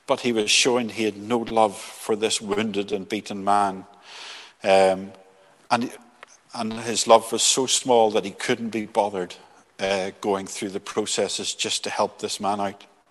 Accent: Belfast, Northern Ireland, United Kingdom; I grew up in Belfast. I was born the year the trouble started.

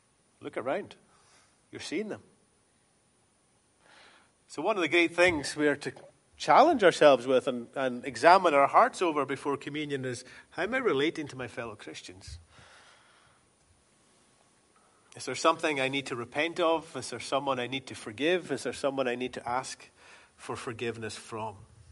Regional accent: Scotland, United Kingdom; I grew up in the Western Isles

